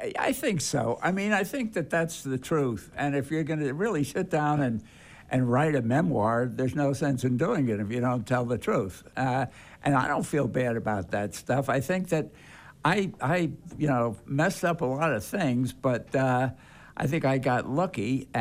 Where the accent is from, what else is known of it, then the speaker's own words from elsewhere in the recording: Brooklyn, New York, United States; born there; also born or lived in Long Island / Los Angeles; Well, I was proud to say I was born in Brooklyn, lived on Long Island about 15 miles from the city.